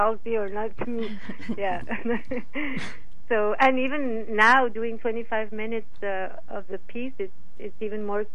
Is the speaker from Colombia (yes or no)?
yes; Colombia; Because I come from South America. I come from Colombia.